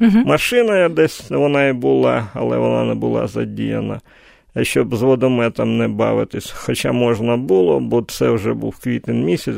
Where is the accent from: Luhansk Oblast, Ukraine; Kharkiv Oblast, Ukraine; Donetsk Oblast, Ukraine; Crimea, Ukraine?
Luhansk Oblast, Ukraine; Luhansk; я на перехресті Шовкового і Оборони народився, який жив все життя у Луганську